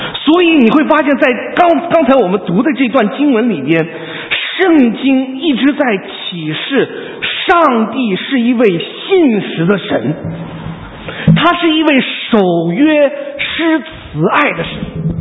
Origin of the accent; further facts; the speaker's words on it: China; 对，我们中国人常常会这样。